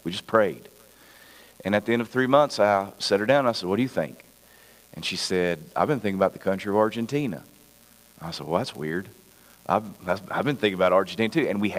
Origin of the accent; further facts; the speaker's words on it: North Carolina, United States; And I come from basketball land myself. I come from North Carolina. And I am a Tar Heel fan, so don't hold that against me.